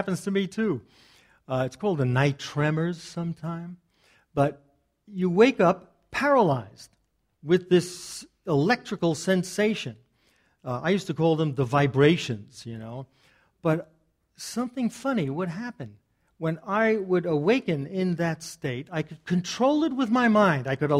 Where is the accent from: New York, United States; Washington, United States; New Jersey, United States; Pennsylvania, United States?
New York, United States; So, I grew up in Long Island.